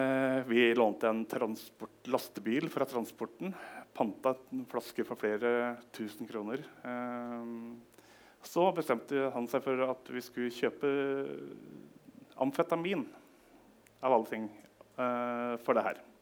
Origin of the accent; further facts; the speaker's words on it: Skreia, Innlandet, Norway; Så jeg vokste opp på Toten, nærmere bestemt Skreia, halvveis Snertingdøl.